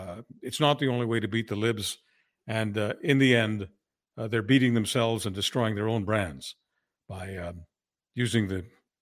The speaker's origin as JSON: {"language": "English", "country": "Canada", "said": "As a Canadian"}